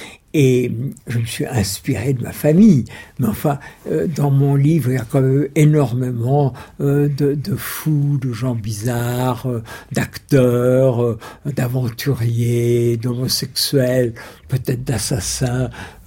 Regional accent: Germany; quand je vous parle de mon enfance en Allemagne

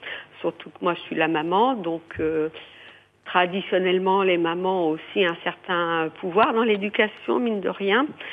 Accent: Paris, Île-de-France, France; moi, en fait, je suis parisienne, effectivement, mais comme beaucoup de Parisiens, j'ai des souches très rurales.

